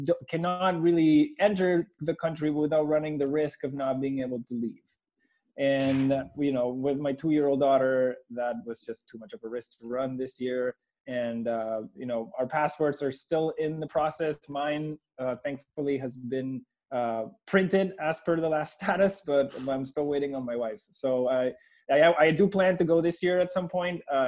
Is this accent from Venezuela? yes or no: yes; Venezuela; moved away as an adult; now in Canada; For those who haven't heard about us, I'm originally from Venezuela, born and raised. Although I came to Canada to do my university, my whole family was still back there.